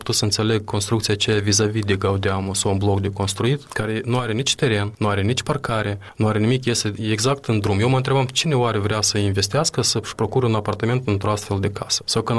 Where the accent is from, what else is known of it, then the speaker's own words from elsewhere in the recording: Chișinău, Moldova; Atunci noi ca și oraș, ca și chișinăuieni vom fi pierdanți.